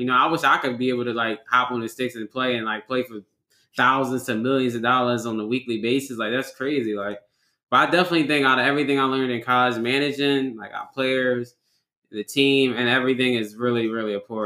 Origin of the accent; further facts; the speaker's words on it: Philadelphia, Pennsylvania, United States; I grew up in North Philadelphia, Island East section, basically. We both had hard childhoods growing up.